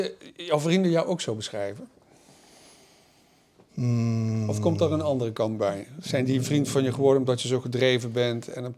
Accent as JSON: {"language": "Dutch", "region": "Limburg", "country": "Netherlands", "said": "Wij komen allebei van onder de rivieren. Ik kom uit Limburg, ja, uit Brabant."}